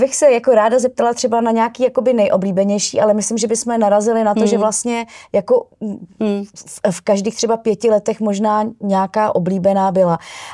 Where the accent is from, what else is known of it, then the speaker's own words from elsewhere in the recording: Hořice, Hradec Králové Region, Czechia; Já jsem z Hořic pod Krkonoší.